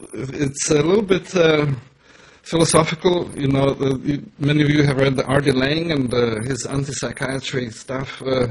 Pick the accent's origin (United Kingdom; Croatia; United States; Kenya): Croatia; I come from Yugoslavia, Croatia